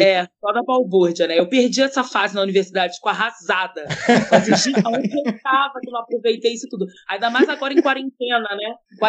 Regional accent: Rio de Janeiro, Brazil; essa noção do subúrbio, que é de onde eu venho, né, do subúrbio do Rio de Janeiro

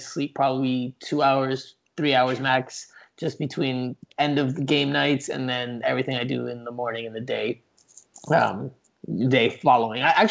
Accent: Florida, United States; also born or lived in New York; I'm from South Florida growing up, but I moved back from New York where I was covering MLS for the last 8 years.

